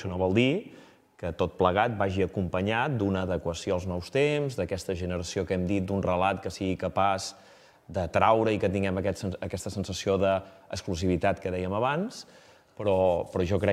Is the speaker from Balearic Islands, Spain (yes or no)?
no; Girona, Catalonia, Spain; jo que sóc de Girona